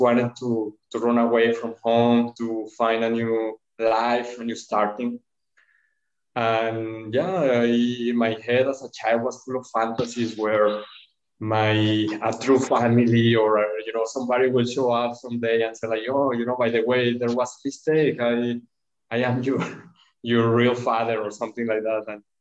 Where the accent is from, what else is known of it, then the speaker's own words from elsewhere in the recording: Mexico; English is a second language; I come from Mexico. I was born there.